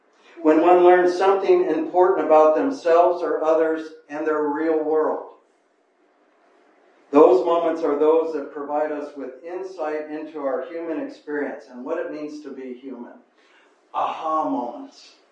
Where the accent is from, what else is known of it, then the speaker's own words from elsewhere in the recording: Western United States, United States; I come from the Wild West, and there's some stagecoaches there. One of my banks in America is called Wells Fargo.